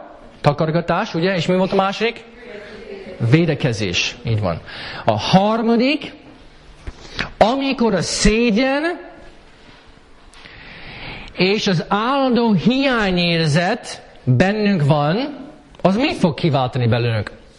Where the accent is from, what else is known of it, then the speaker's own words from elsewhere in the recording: United States; ugye én Amerikában nőttem fel, de … én magyar származású vagyok